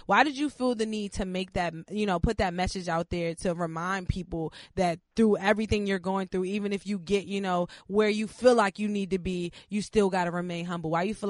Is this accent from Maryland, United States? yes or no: yes; Landover, Maryland, United States; Because I grew up in Landover myself.